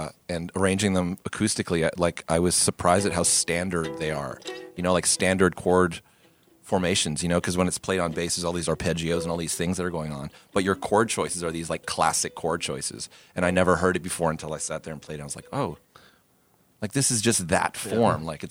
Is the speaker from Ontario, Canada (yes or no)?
yes; Mississauga, Ontario, Canada; my mom is from Montreal and my dad's from England. And we grew up in Toronto or Mississauga in the suburbs.